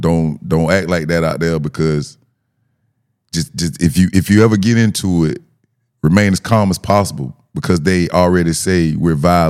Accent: the South, United States; But that's the thing, growing up in the South, dog. We know that shit ain't never been subtle.

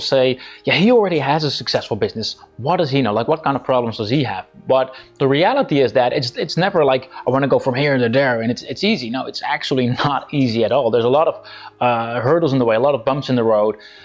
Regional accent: Netherlands; English is a second language; I'm an online entrepreneur from the Netherlands, as you can probably tell by my terrible accent.

